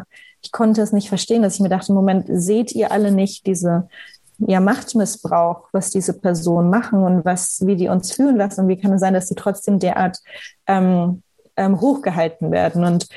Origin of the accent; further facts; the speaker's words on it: Bavaria, Germany; ganz kleinen Dorf, so mit 80 Einwohnern in der fränkischen Schweiz und in der größeren Gemeinde, wo ich aufgewachsen bin, irgendwie als junges Mädchen schon.